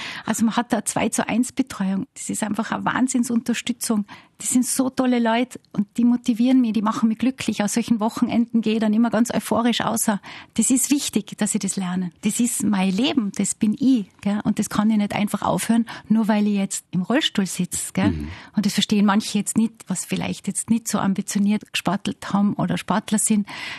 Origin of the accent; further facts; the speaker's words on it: Zürs, Vorarlberg, Austria; ich bin ja in Zürs am Arlberg aufgewachsen und bin mit 3 Jahren auf die Ski gestanden.